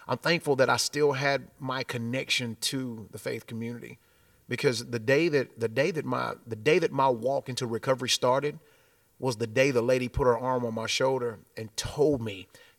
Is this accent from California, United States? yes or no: no; Winchester, Tennessee, United States; You know, I grew up in Winchester, Tennessee, which is about an hour and 15 minutes from here southeast going toward Chattanooga.